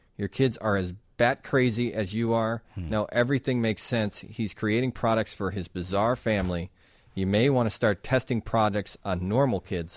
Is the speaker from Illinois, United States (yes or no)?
yes; Chicago, Illinois, United States